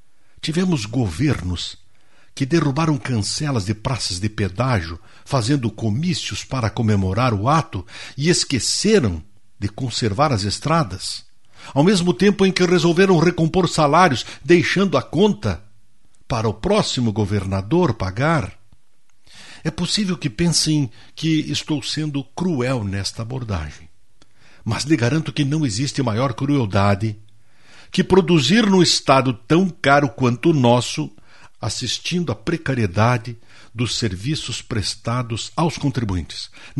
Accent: Rio Grande do Sul, Brazil; como nós gaúchos fazemos nossas escolhas historicamente

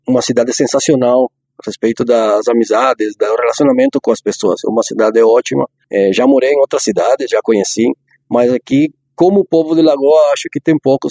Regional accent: Cuba; Portuguese is a second language; now in Brazil; Silvana, a gente vem de Cuba. Eu faz 7 anos que eu moro aqui. Ainda não consigo pegar o sotaque de vocês, mas estou me tornando um gaúcho devagarinho.

